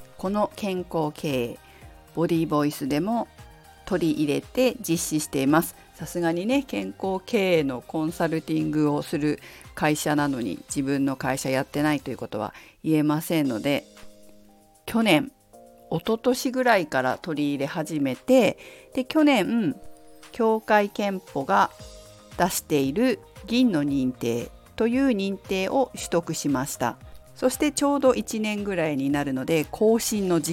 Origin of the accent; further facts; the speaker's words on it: Fukushima, Japan; 私の地元福島の